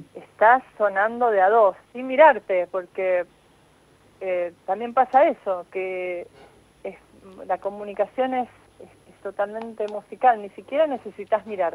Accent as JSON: {"language": "Spanish", "country": "Argentina", "said": "y yo soy argentina."}